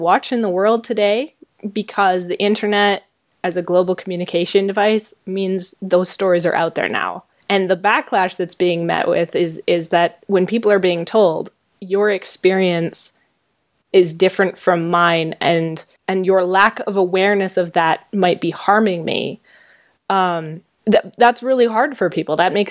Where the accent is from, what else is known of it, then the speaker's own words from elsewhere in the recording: Canada; I'm a Canadian.